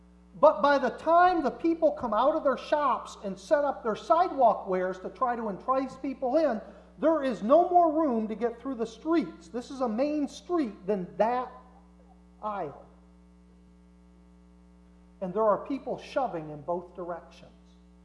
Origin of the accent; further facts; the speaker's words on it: Mansfield, Pennsylvania, United States; The little town I grew up in Mansfield, Pennsylvania, the stores were open Monday, Tuesday, Thursday, Friday from 9 to 5.